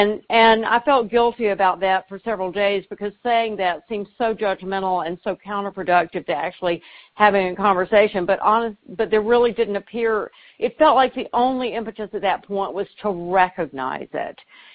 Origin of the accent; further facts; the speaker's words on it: the South, United States; I am from the South